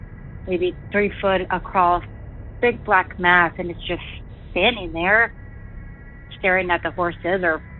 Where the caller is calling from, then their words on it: Amanda, Ohio, United States; I'm calling from Amanda, Ohio. I am out in the woods.